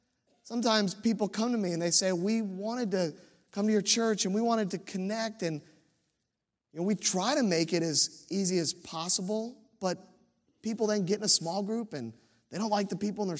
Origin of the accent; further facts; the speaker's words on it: Virginia Beach, Virginia, United States; Now, I was a little nervous about this, because I'm from Virginia Beach, and there are a lot of rules that we have about your behavior.